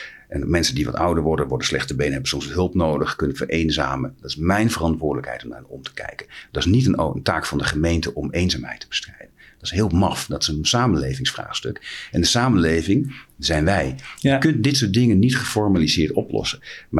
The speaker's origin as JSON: {"language": "Dutch", "town": "Haaksbergen", "region": "Overijssel", "country": "Netherlands", "tie": "born or raised there", "said": "En ik ben zelf opgegroeid in Haaksbergen, vlakbij de Duitse grens."}